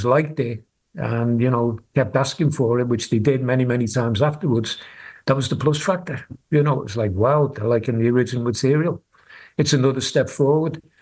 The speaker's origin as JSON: {"language": "English", "town": "Liverpool", "region": "North West England", "country": "United Kingdom", "said": "fine, we're from Liverpool, it's rock and roll, we'll get on with it."}